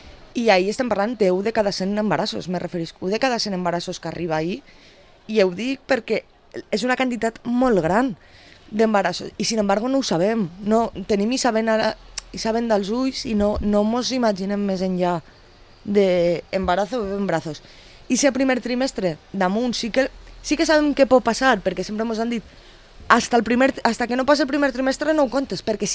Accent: Castellón de la Plana, Valencian Community, Spain; la gent que venim de Castelló quan cridem, tots parlem meravelles de com ens han tractat

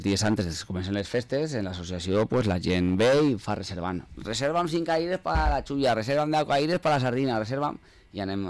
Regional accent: Burriana, Valencian Community, Spain; now in Villarreal, Spain; jo no sóc de Villarreal, jo sóc de Burriana, però bueno, porto 18 anys vivint en Villarreal. Treballo en Villarreal fa 25 anys

